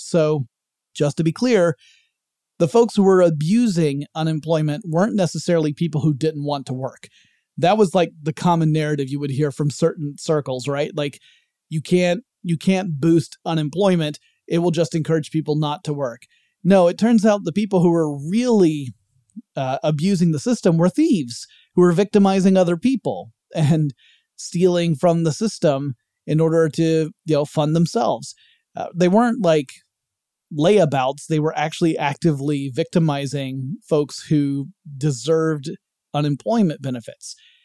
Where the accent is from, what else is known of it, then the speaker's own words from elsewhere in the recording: Georgia, United States; the states that topped that list were Nevada again, Delaware, Florida, Maryland, and my home state of Georgia.